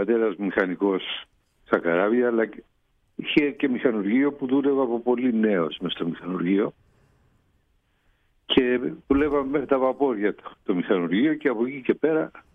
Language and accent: Greek; Piraeus, Attica, Greece; Έχω γεννηθεί στον Πειραιά. Mm-hmm. Και μένω στον Πειραιά. Η καταγωγή του πατέρα μου, ο πατέρας μου είναι Μανιάτης, από τη Μάνη.